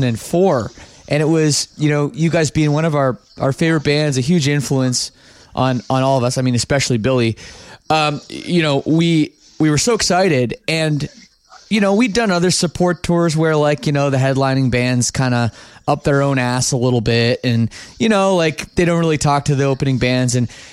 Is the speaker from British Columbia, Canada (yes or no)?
no; Ontario, Canada; I grew up just outside Toronto